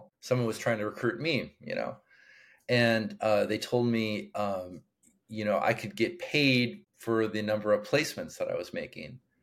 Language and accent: English; Illinois, United States; Like we just shared, I grew up in the Midwest, right outside of Chicago.